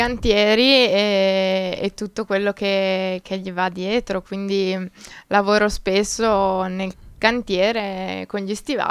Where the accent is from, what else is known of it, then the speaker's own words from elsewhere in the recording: Feltre, Veneto, Italy; Allora, io vengo da Feltre, sono ingegnere civile geotecnico